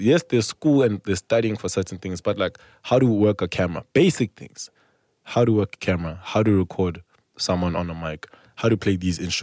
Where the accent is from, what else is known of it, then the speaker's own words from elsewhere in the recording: South Africa; I'm from South Africa. The more South Africa they hear, the more they want to now come see